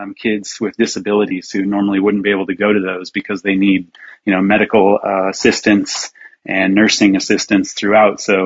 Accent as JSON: {"language": "English", "town": "Long Beach", "region": "California", "country": "United States", "tie": "born or raised there", "said": "And then I bounced down to California for a little bit, cause I grew up down there in Long Beach."}